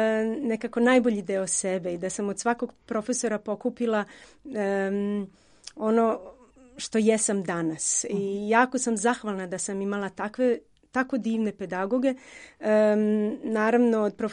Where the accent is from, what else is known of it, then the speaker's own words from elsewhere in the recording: Belgrade, Serbia; born there; ja sam rođena u Beogradu